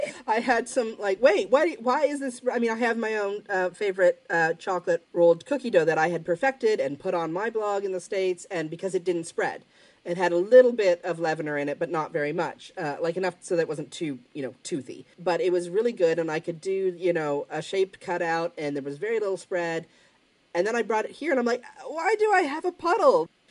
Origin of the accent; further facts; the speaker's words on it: Ontario, Canada; now in England; We have apple trees in our backyard here in England, and I still miss my Macintosh from growing up in Ontario.